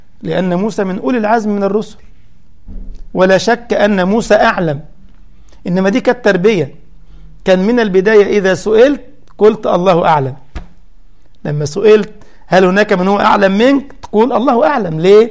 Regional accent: Egypt; اللي قالوا كده عندنا في مصر مثلا جميلا، قالوا: من جاور السعيد يسعد.

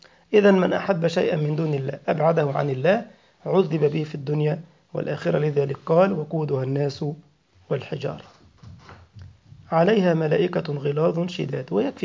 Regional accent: Egypt; عندما وقف على نهر النيل في بلدنا مصر

